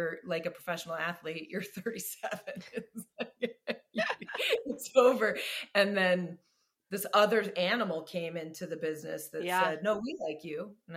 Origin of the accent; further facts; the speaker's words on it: United States; being an American tourist with my tennis shoes and my Columbia rain jacket and looking at all the museums